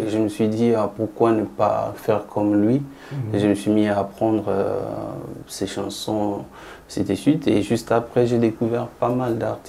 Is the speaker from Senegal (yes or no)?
no; Lodja, Sankuru, DR Congo; je ne suis pas né dans la capitale. Et là où je suis né, à Lodja, dans une petite ville, c'était vraiment une ville musicale